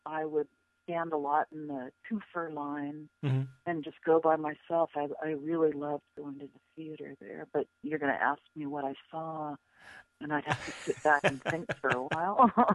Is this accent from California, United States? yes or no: yes; San Diego, California, United States; And it's easier to live in San Diego. But, of course, that might be me because I'm from San Diego.